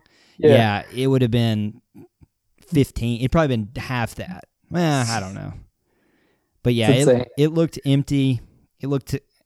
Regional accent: Arkansas, United States; people can make fun of us because we're from Arkansas and we don't like to be embarrassed.

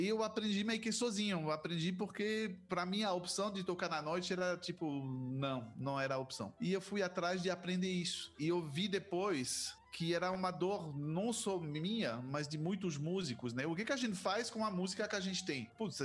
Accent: France; accent: French; Portuguese is a second language; eu sou francês, então esse sotaque é da França.

